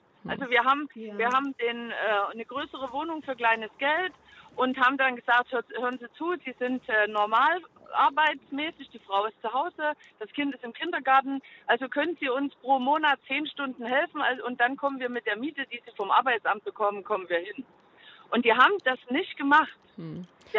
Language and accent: German; East Germany, Germany; ich bin jetzt selber 60, haben jetzt dafür gekämpft und ich komme auch aus dem Osten.